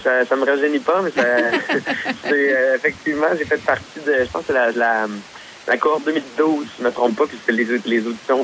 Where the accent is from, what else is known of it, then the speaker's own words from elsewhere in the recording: Lavaltrie, Quebec, Canada; Moi, je viens de Lanaudière, donc dans le coin, en banlieue de Montréal.